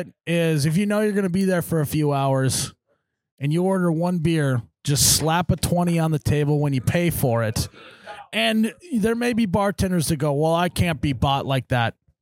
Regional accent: Fargo, North Dakota, United States; I'm from Fargo. We probably would say they've been through the wood chipper.

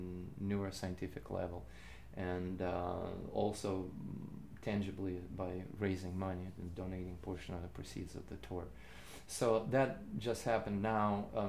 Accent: Russia; born there; first language Russian; English is a second language; especially considering that I was born in Russia, my first language is Russian, and do I find myself?

